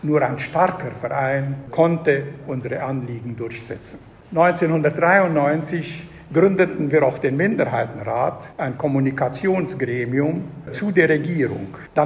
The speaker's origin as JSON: {"language": "German", "town": "Sibiu", "region": "Sibiu County", "country": "Romania", "tie": "born or raised there", "moved": "as an adult", "said": "in den Bergen um Hermannstadt, meiner Heimatstadt."}